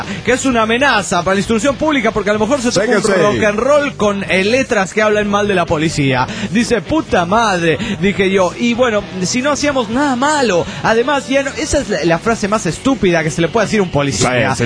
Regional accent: Cancún, Quintana Roo, Mexico; Vengo de Cancún, Quintana Roo

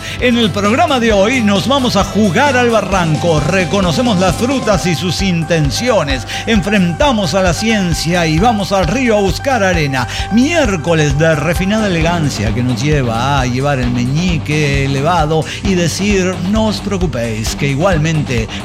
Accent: Mexico; porque soy mexicano

